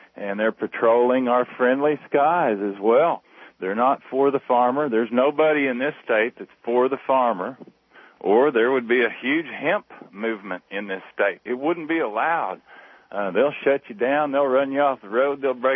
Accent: Oklahoma, United States; I'm from Oklahoma. The oil and gas people control this state.

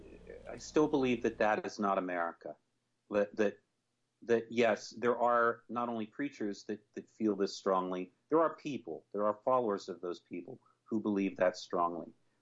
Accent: New York, United States; As a New Yorker, I really, you know, my vote doesn't count nearly as much

